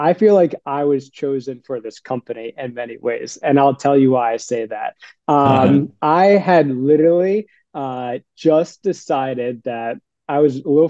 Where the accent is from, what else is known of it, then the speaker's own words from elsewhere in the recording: Avon, Connecticut, United States; I'm from Avon, Connecticut, and I'm one of the partners here at Hemp Honey